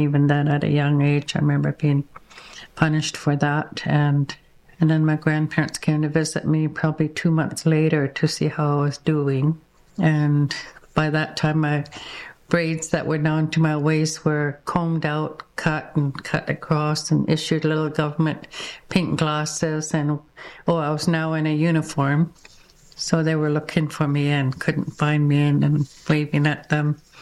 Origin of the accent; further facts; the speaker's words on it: Turner Island, British Columbia, Canada; first language Kwakwala; also born or lived in Alert Bay / Port Hardy; I was born in Alert Bay and then raised for a little bit of time here in Tsakis, Port Rupert. And then my grandparents, then I grew up in Turner Island, and I grew up with them.